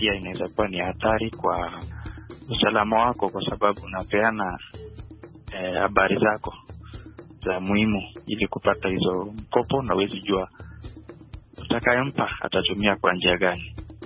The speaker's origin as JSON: {"language": "Swahili", "region": "Kericho County", "country": "Kenya", "said": "natoka jimbo la Kericho nchini Kenya"}